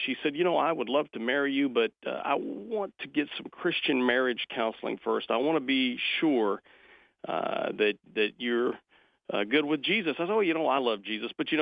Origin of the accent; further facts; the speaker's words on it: Oklahoma, United States; I am, actually, yes. I grew up in Oklahoma, and God called me to ministry, and I was in the military when God called me to ministry.